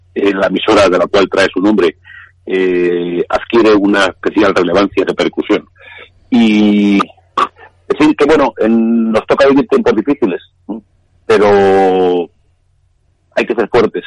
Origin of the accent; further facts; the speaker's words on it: Castilla-La Mancha, Spain; la televisión de mi tierra, la televisión autonómica de Castilla-La Mancha.